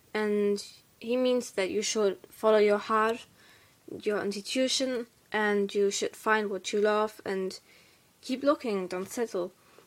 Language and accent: English; Hamburg, Germany; I'm 14 years old and I'm from Hamburg in Germany.